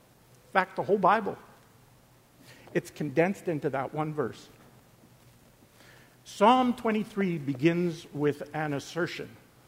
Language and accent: English; Winnipeg, Manitoba, Canada; I grew up in Winnipeg.